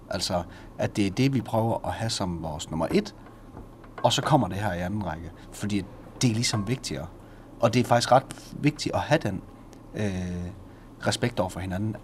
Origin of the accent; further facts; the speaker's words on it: North Denmark Region, Denmark; I det hele taget, det at vi kommer fra Ty, det er det, du spørger efter. Jamen, ved du hvad? Jeg tror faktisk bare gerne, vi vil kommunikere, hvor det er, vi kommer fra. Fordi vi er glade for det sted, vi er vokset op.